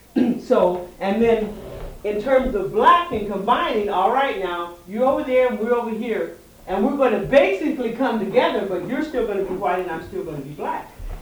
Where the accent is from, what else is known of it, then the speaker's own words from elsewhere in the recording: Yakima, Washington, United States; So when I grew up in Yakima, if you were not black, you were white.